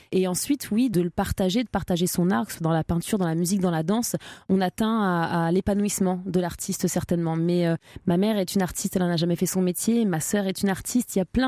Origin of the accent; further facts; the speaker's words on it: Trappes, Île-de-France, France; je le ressentais déjà très jeune lorsque je disais que je venais de Trappes